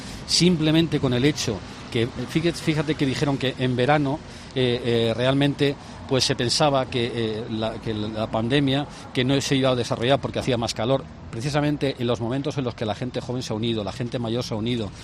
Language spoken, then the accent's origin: Spanish; Madrid, Community of Madrid, Spain; born there; Yo nací en Embajadores.